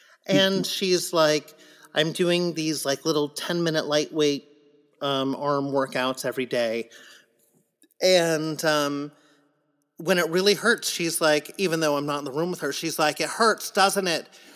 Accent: San Diego, California, United States; I grew up in San Diego many times.

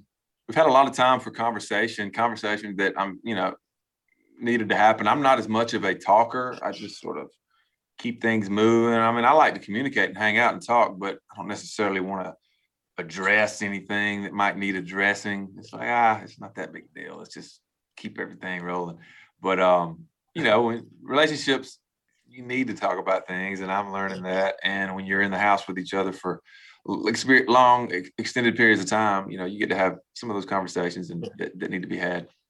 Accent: Georgia, United States; I grew up in Georgia and the Braves were like killing it mid 90s

